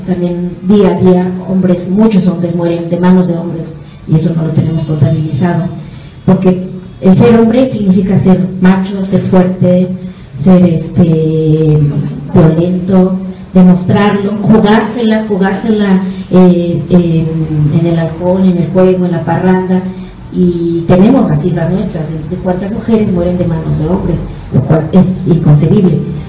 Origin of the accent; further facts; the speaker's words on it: Mexico; Nosotros como mexicanos tenemos una fuerte influencia católica, y yo sí soy creyente